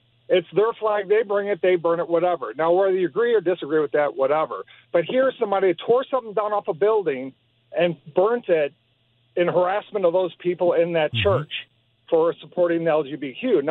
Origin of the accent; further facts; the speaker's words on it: Maplewood, United States; I'm from Maplewood.